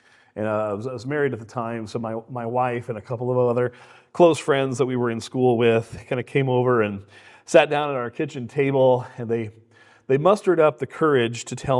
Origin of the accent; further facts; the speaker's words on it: United States; I want to be healthy, but I'm still an American, right?